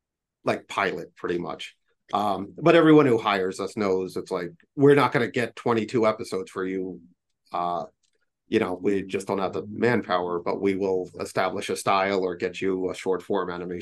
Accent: New York, United States; we grew up on Long Island.

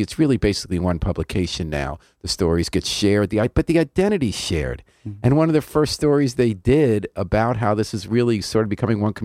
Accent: New York, United States; Because I grew up around New York, too.

